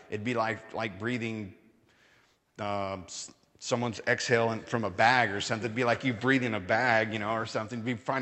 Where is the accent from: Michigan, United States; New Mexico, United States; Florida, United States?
New Mexico, United States; Roswell; Of course, I grew up in Roswell, New Mexico, and... And so I can't really speak to that.